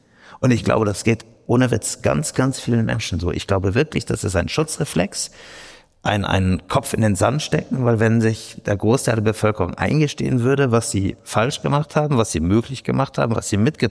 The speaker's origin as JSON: {"language": "German", "town": "Munich", "region": "Bavaria", "country": "Germany", "said": "ich komme ja wie gesagt aus München, ich bin Wessi."}